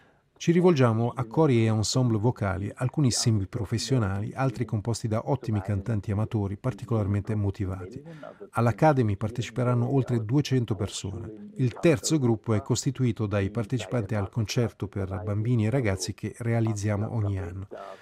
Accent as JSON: {"language": "Italian", "town": "Basel", "region": "Basel-Stadt", "country": "Switzerland", "said": "Io vengo da Basilea e, scherzando, potrei dire che per me già Olten rappresenta il sud."}